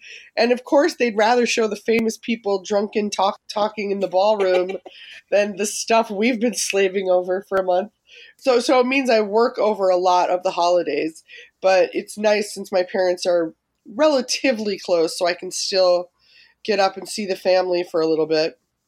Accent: Midwest, United States; I'm originally from the Midwest, but my parents retired to Northern California.

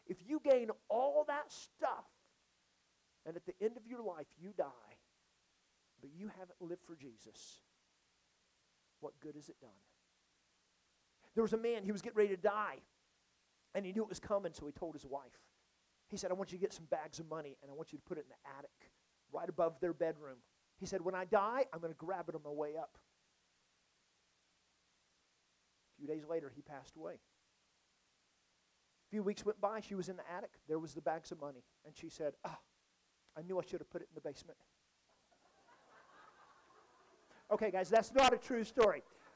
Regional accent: Oklahoma, United States; let's say I come someplace like here because I'm from Oklahoma. Don't hold that against me. And so I'm from Oklahoma.

